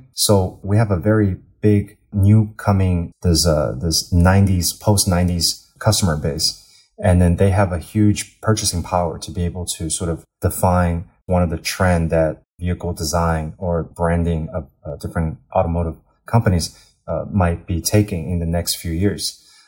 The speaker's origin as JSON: {"language": "English", "country": "United States", "tie": "born or raised there", "moved": "as an adult", "lives_now": "China", "said": "I've been living in China now for almost 4 years. This is my fourth year. But, you know, I grew up in the States my entire life."}